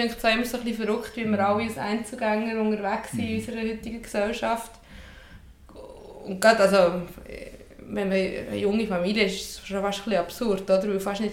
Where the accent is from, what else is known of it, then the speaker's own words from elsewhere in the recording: Solothurn, Switzerland; wenn ich zum Beispiel zurückziehe nach Solothurn, wo ich herkomme